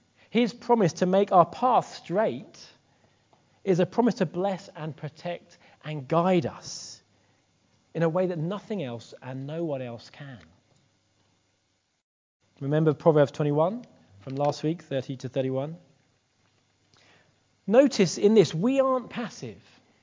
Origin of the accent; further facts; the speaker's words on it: England, United Kingdom; as an Englishman.